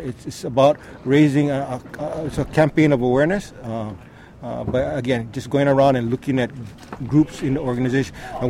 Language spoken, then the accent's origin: English; Lahaina, Hawaii, United States; now in Kona, United States; I grew up in Lahaina, Maui, in the Hawaiian Islands. I currently reside in Kona on the Big Island.